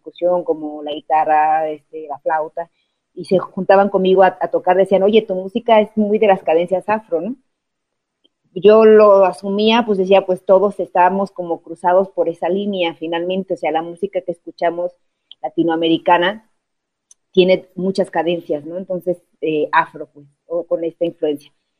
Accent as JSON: {"language": "Spanish", "country": "Mexico", "said": "soy mitad norteña y mitad veracruzana, que si la abuela era afrodescendiente"}